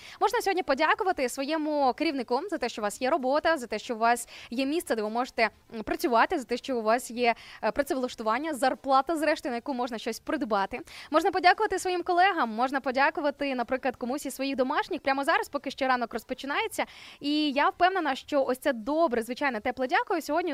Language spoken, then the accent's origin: Ukrainian; Sarny, Rivne Oblast, Ukraine; Зі мною на зв'язку навіть моє рідне місто Сарни. Уявляєте, Рівненщина на зв'язочку.